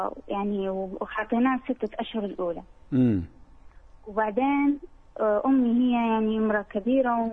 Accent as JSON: {"language": "Arabic", "country": "Libya", "said": "يعني انا من ليبيا"}